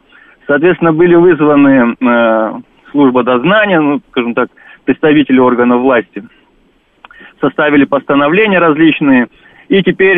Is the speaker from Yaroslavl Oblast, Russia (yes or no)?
no; Moscow, Russia; я вот из Москвы